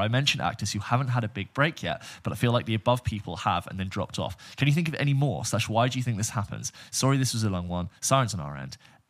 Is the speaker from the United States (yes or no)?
no; London, United Kingdom; As a Londoner, I used to really pride myself on never going to that part of town